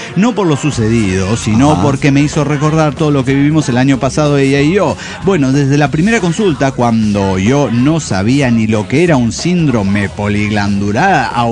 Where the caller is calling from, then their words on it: Cochabamba, Bolivia; Saludos desde Cochabamba.